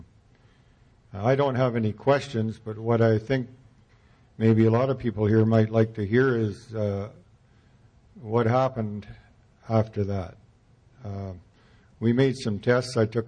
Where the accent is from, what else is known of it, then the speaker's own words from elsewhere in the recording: Saskatchewan, Canada; from Saskatchewan. Out where it's usually drier than most places